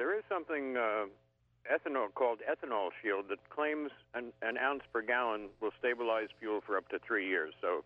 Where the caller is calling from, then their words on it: Greenfield Park, New York, United States; I'm calling from Greenfield Park down in Sullivan County.